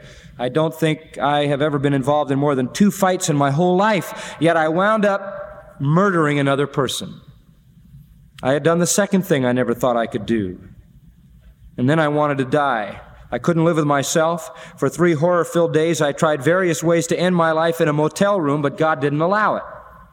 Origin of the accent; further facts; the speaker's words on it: Haverstraw, New York, United States; born or raised there